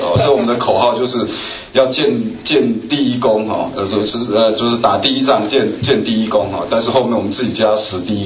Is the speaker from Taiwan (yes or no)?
yes; Tainan, Taiwan; 为我住的是台南哈，我们台南比较好的男生就是台南一中哦，像台北市就建国中学哈，我是来自台湾哈。那所以我妈妈就把我送到台南市的一所私立中学，叫长荣中学。